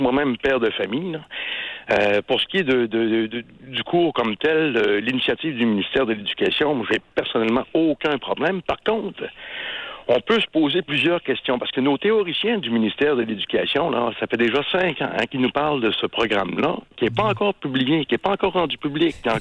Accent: Quebec City, Quebec, Canada; born there; Bon, j'ai 43 ans. Je suis né à Québec en 1976.

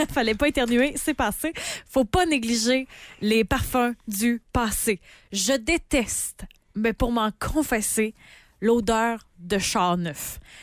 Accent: Baie-Comeau, Quebec, Canada; Tu sais, moi, je viens de Baie-Comeau

